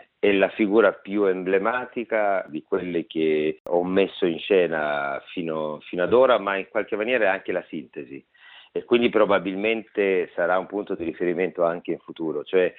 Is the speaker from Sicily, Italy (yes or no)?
no; Apulia, Italy; accent: Salentino dialect; avendo cominciato con il mio dialetto, il dialetto salentino